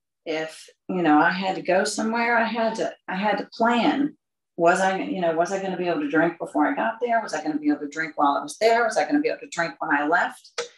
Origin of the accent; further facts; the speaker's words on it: Richmond, Virginia, United States; So I was born in Charlottesville, but I was really raised in Richmond and have spent most of my life there with the exception of a few years here and there.